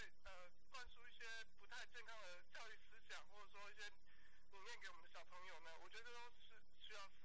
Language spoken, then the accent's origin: Chinese; Taiwan; 那是不是也开放大陆人来抢我们台湾人的工作呢？